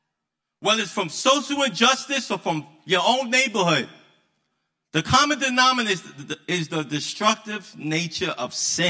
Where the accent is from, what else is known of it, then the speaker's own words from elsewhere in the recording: Brooklyn, New York, United States; I start thinking about the violence that I experienced growing up in Brooklyn, growing up in the inner city.